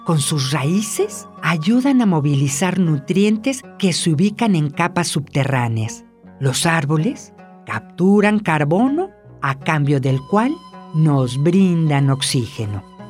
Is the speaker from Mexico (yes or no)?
yes; San Pablo Etla, Oaxaca, Mexico; de San Pablo Etla.